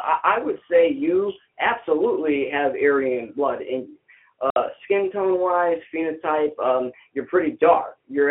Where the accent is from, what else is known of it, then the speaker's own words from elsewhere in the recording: Connecticut, United States; we're going to go with Tiger CT because he's in my home state here of Connecticut.